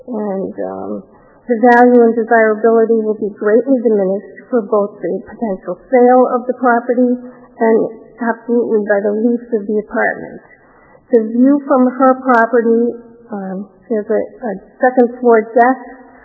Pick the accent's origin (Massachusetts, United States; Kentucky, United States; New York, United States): Massachusetts, United States; Newton; I grew up on Hovey Street. My father bought his first home at 4 Hovey Street in Newton, and my brothers and sisters grew up there.